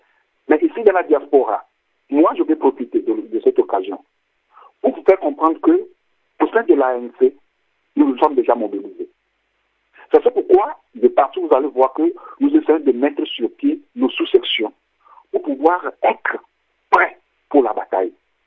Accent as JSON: {"language": "French", "town": "Mulhouse", "region": "Grand Est", "country": "France", "said": "je suis en direct depuis la ZAP, je suis de Mulhouse. Je suis à Mulhouse en France, ce n'est pas de la région parisienne."}